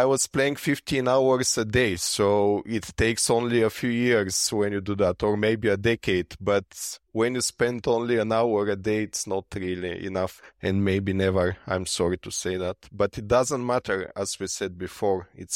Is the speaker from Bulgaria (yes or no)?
yes; Bulgaria; English is a second language; I'm from Bulgaria, and Bulgaria used to be a communistic country